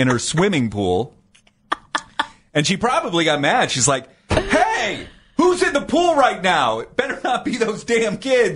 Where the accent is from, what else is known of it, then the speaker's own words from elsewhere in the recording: Dover, Ohio, United States; also born or lived in Canton; So I was born in Canton. I only lived there until fourth grade, and then I moved to Dover where I stayed until I graduated high school.